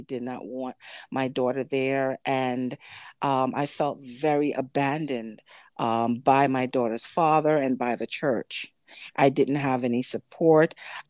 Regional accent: Jamaica; born there; I am Jamaican born.

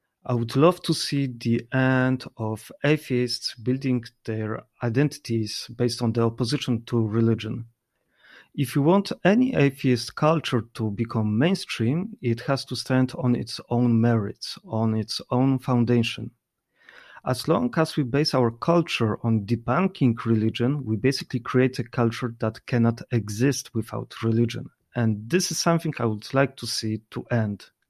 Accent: Poland; from Poland.

